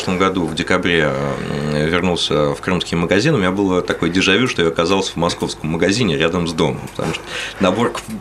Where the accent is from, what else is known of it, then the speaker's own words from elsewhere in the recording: Moscow, Russia; у меня есть пример моего родного города, там, Москвы.